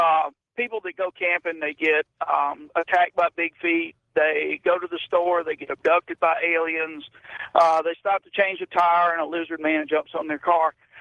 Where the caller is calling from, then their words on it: Mississippi, United States; I'm calling you from Mississippi.